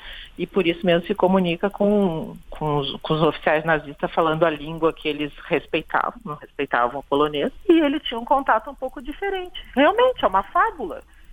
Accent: Rio Grande do Sul, Brazil; Eu sou gaúcha e a nossa fronteira aqui faz fronteira com o Uruguai.

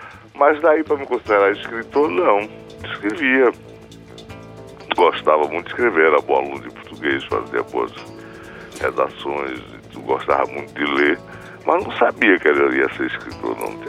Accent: Bahia, Brazil; passei a adolescência, que são bem anos também formativos da vida na Bahia, como baiano, porque eu era nascido na Bahia, embora eu considerasse sergipano, mas eu nasci fisicamente na Bahia. E durante muito tempo me achei sergipano deslocado, emigrado.

